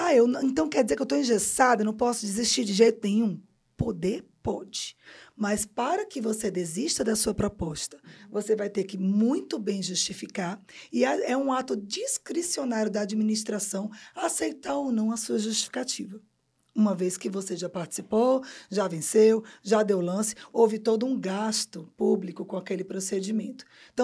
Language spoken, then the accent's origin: Portuguese; Northeast Region, Brazil; Bom, eu sou nordestina, né?